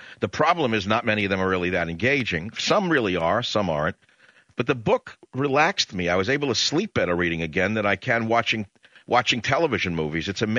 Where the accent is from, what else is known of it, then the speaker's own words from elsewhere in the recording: New York, United States; accent: New York; I was born in New York and lived in New York and left New York so long ago. I'm the only one left with a New York accent